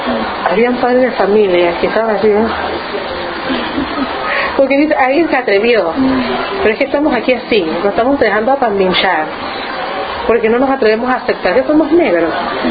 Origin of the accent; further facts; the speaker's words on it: Panama; Pues somos panameños.